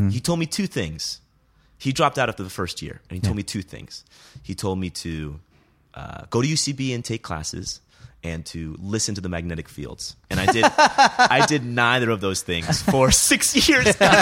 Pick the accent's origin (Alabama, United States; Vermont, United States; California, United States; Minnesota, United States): Vermont, United States; also born or lived in Rhode Island; Born in Rhode Island, raised in Vermont.